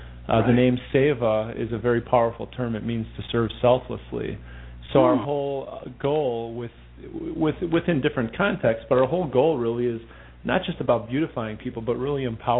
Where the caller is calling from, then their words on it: Highland Park, Illinois, United States; We're located in Highland Park, Illinois, just north of Chicago.